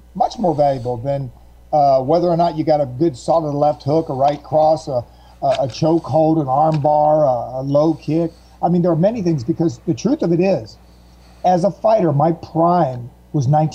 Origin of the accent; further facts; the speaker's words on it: Florida, United States; Actually, I was from Florida, but I was attending the U.S. Coast Guard Academy in New London, Connecticut.